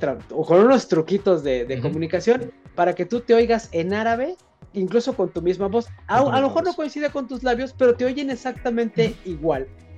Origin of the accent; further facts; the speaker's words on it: Mexico; Oye, sí, yo soy mexicano, somos mexicanos